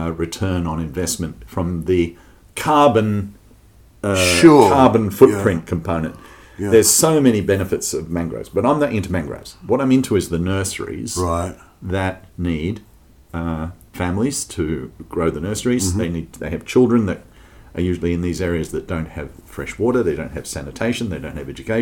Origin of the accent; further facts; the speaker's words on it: Australia; And being an Australian, I learned about our history.